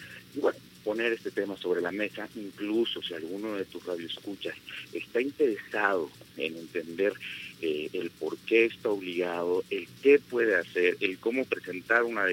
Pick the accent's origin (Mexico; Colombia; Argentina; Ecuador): Mexico; Desde la Constitución se nos establece una obligación como mexicanos de contribuir con el gasto público.